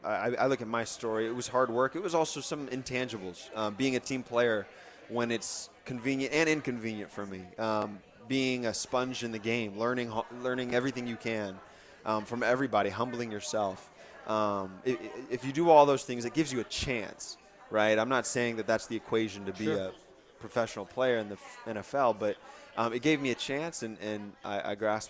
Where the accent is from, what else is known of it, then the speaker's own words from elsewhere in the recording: California, United States; So I'm from Northern California, and my dad loved football, loves football.